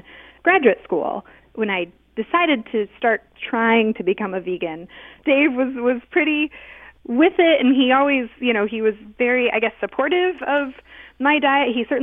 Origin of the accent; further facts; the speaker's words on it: Brooklyn, New York, United States; So I grew up in Brooklyn, New York.